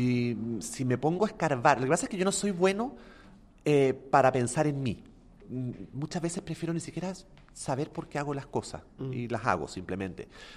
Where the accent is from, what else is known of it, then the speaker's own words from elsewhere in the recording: Chile; moved away as an adult; he sido extranjero la mayor parte de mi vida. O sea, yo me fui de Chile a los 20, tengo 42. He vivido más con un pasaporte en la mano que sin uno.